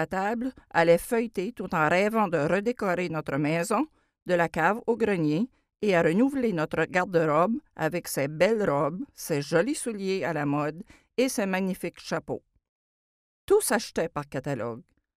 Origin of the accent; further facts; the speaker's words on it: New Brunswick, Canada; Je suis native d'un petit village du Nouveau-Brunswick.